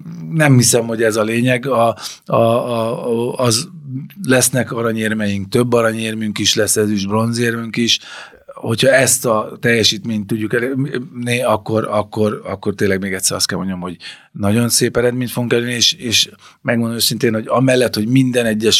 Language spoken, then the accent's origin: Hungarian; Hungary; De mi magyarok vagyunk, mi örüljünk annak